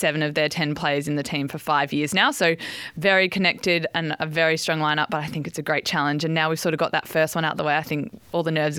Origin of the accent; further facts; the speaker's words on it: Sydney, New South Wales, Australia; Yep, on the road to Sydney, my hometown.